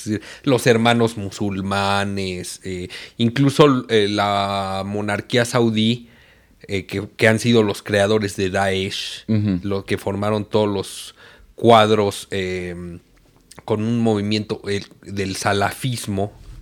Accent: Mexico; Soy mexicano, ¿no?

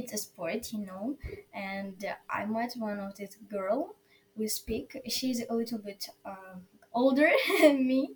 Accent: Ukraine; English is a second language; And so he was shocked because I'm from Ukraine.

